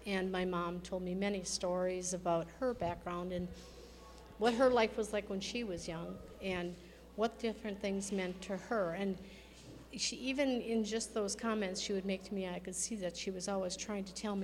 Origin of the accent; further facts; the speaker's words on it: Wisconsin, United States; I'm originally from Wisconsin. I don't know if you can tell by my accent or not, I hope not. But my grandparents came from Norway and Denmark.